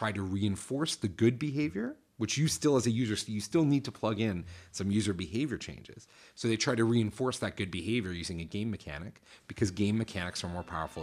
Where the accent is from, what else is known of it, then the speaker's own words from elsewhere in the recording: Toronto, Ontario, Canada; I grew up in Toronto and I lived there.